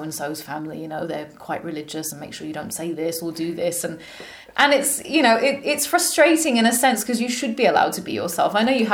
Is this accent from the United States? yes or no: no; England, United Kingdom; also born or lived in France; I grew up in England and I have sort of Arabic roots. And then I moved here and there and lived in France.